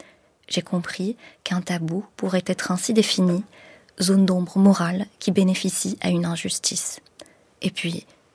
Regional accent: Morocco; Je suis née au Maroc, j'y ai grandi

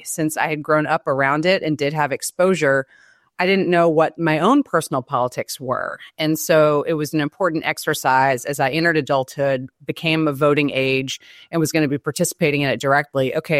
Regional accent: Memphis, Tennessee, United States; I grew up in what is now Tennessee's 9th Congressional District. I'm a native of West Tennessee, and I grew up in the Memphis area.

